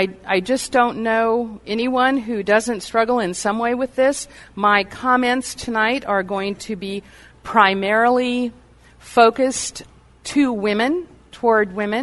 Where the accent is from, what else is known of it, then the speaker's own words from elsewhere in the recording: California, United States; I'm from California. And I have never been so cold in all my life.